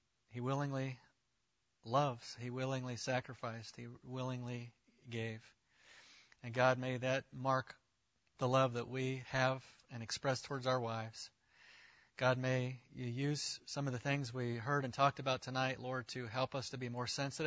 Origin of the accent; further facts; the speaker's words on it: the South, United States; I grew up in the South where around guys who would kind of make jokes out of their wife.